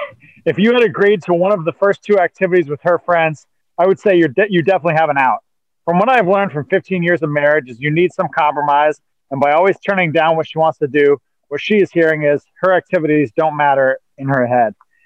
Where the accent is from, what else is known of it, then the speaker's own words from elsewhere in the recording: Anaheim, California, United States; I grew up in Anaheim, and people always wanted to put an accent on it, so it rhymed with Jose.